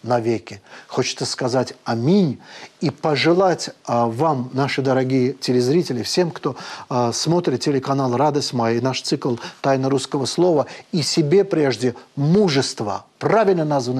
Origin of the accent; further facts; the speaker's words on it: Azerbaijan; Да, я азербайджанец, я всегда об этом говорю, и это честно.